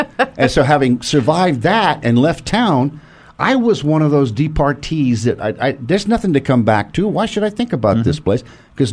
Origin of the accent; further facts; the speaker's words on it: El Paso, Texas, United States; So I got to think of what happened in my hometown. I remember we got these missions down the valley, so I moved back, started looking into it, and I was flabbergasted about what has gone on. And I didn't learn any El Paso history of any depth